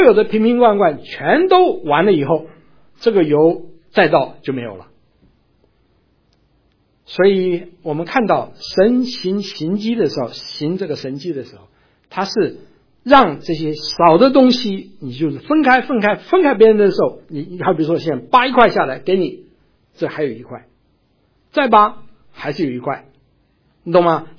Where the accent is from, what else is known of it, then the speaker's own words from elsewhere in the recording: China; 当然看看他总是会带点吃的东西啊，对不对？我们中国人的这个习惯